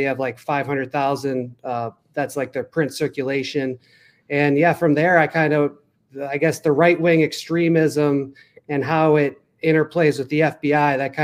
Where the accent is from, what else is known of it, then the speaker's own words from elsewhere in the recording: Cleveland, Ohio, United States; I mean, I'm from Cleveland, so I've had like 3 decades of misery there.